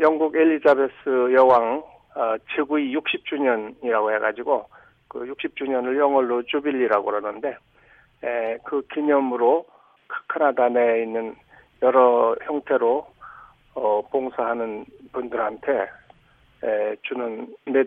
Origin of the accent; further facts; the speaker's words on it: South Korea; 전 남한 출신입니다.